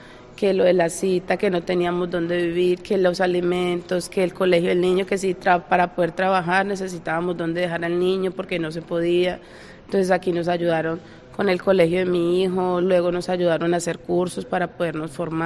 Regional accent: Colombia; soy de Colombia. Tengo 34 años, estoy con mis 3 hijos, mi marido y yo. Llegamos en agosto del 2023 aquí a Casa Caridad.

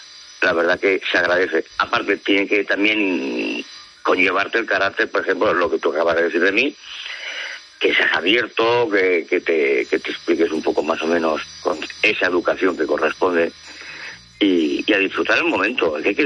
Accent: Valencia, Valencian Community, Spain; yo por lo menos como valenciano sí.

